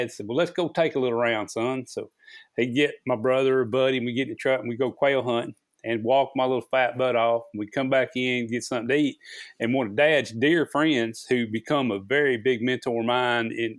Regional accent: Rolla, Missouri, United States; born there; So, while I was born in Missouri. I was born in the Ozarks, Phelps County Hospital, Rolla, Missouri, is where it says on my birth certificate

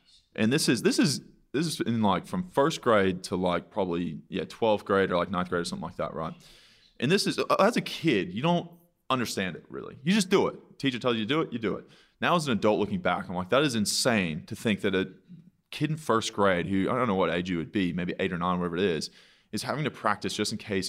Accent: Texas, United States; Pretty just normal, middle class.

